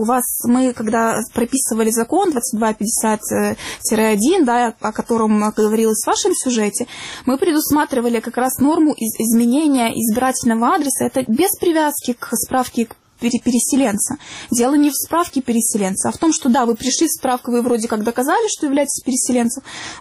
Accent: Crimea, Ukraine; moved away; Я из Крыма выехала 9 лет назад, да, и я не являюсь вынужденной переселенкой.

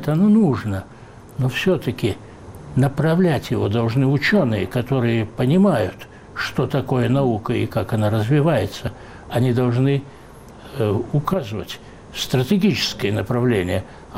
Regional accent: Georgia; я сам армянин, который родился и вырос в Грузии.

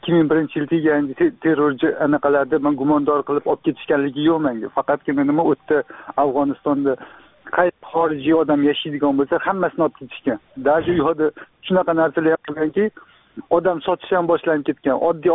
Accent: Tashkent, Uzbekistan; toshkentlikman.

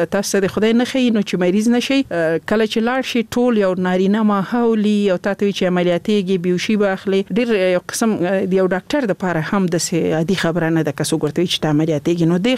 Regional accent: Laghman, Afghanistan; also born or lived in Nangarhar; زه خپل د لغمان ولایت يم

